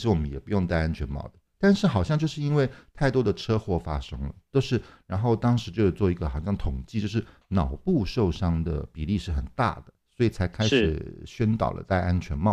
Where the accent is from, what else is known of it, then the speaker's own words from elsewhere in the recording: Taiwan; 你刚刚还说咱们台湾人骑车的时候漫不经心